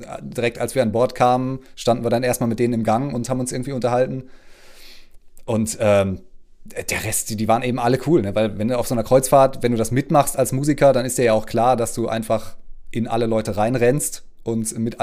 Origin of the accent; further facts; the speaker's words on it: Duisburg, North Rhine-Westphalia, Germany; also born or lived in Oberhausen; Also geboren wurde ich in Oberhausen und habe dann, glaube ich, auch die ersten 3 Stunden meines Lebens da verbracht. Und danach bin ich in Duisburg aufgewachsen.